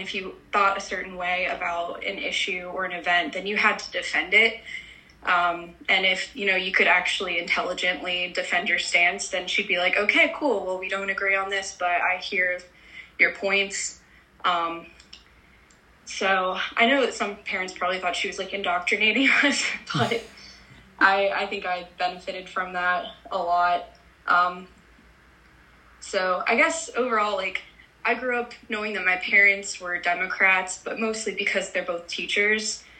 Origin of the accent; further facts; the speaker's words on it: Wooster, Ohio, United States; I grew up in Worcester, Ohio, sort of like a semi-rural small town in Ohio.